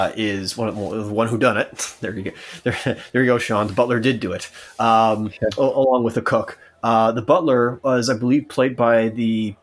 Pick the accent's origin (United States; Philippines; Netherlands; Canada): Canada; I'm white, I'm Canadian, I have no ties at all to other nations.